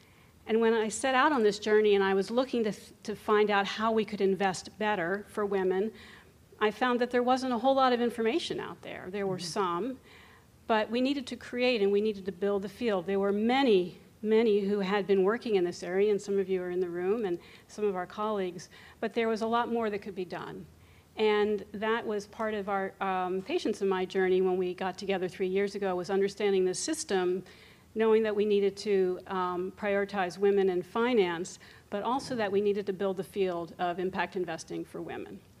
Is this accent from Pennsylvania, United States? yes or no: yes; Pennsylvania, United States; I grew up outside of Philadelphia, went to Penn Med.